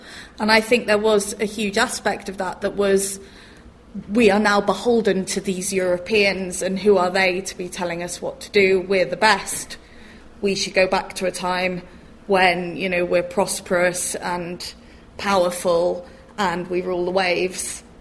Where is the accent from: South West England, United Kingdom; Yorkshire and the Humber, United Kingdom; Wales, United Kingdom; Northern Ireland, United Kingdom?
Wales, United Kingdom; where I'm from voted for Remain is that we don't see ourselves as English. We are Welsh. We speak Welsh.